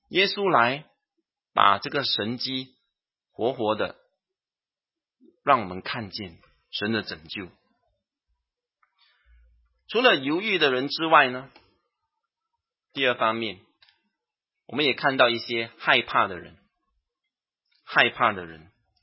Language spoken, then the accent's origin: Chinese; Singapore; 我们新加坡人就讲，这样的孩子死脑